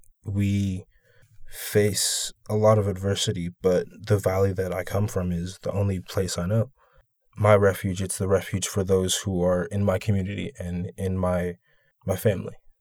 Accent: Inglewood, California, United States; also born or lived in South Central, Los Angeles; I grew up in Inglewood, California, and was raised there until my grandmother passed, and we moved to South Central and moved into her house.

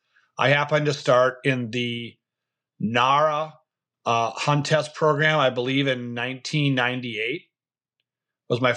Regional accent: Minnesota, United States; Yes, I am a Minnesota native. I grew up in West Central Minnesota area, the Elba Lake, Evansville, Ashby area out there

